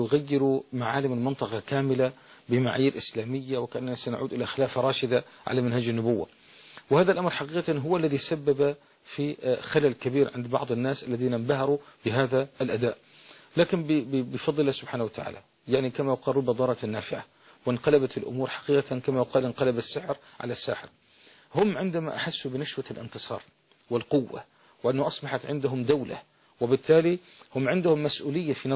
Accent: Lebanon; كما قيل عندنا في لبنان

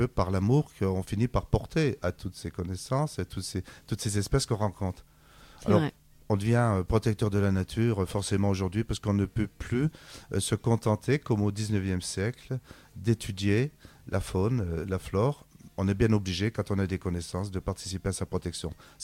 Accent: France; Bon, nous sommes français, mais nous sommes également en Europe.

